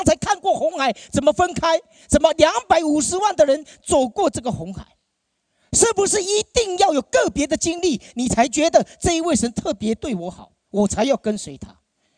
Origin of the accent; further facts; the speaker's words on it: Taiwan; 我小时候我是从台湾来